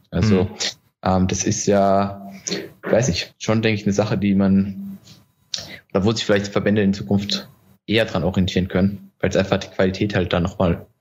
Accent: Hockenheim, Baden-Württemberg, Germany; auch in Hockenheim. Sehr gut, der mein Heimatort ist.

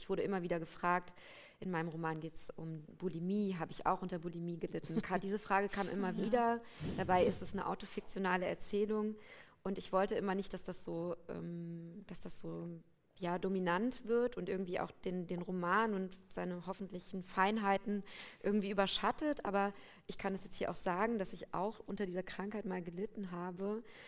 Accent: Rhineland-Palatinate, Germany; ich bin 85 geboren, aber wir sind beide in einem westdeutschen Dorf oder einer Kleinstadt aufgewachsen in Hessen oder Rheinland-Pfalz in meinem Fall.

